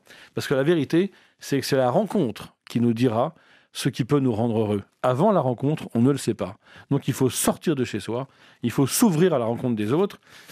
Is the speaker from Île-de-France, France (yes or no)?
yes; Paris, Île-de-France, France; alors moi je suis parisien et j'ai entre 40 et 50 ans